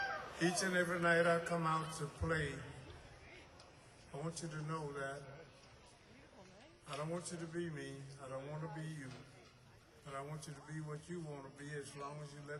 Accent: Louisiana, United States; Because I'm from Louisiana, man. I learned how to cook before I learned how to play my fucking guitar.

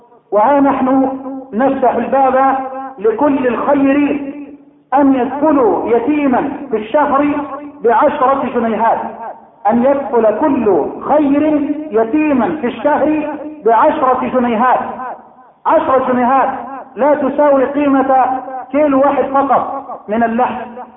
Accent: Egypt; اللهم اجعل بلدنا مصر واحة للامن والامان

